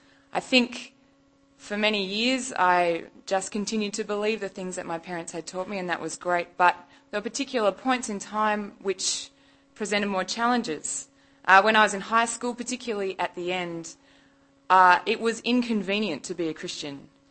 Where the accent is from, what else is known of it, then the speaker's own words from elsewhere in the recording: Australia; I am from Australia. I apologise if my accent is problematic for your listening.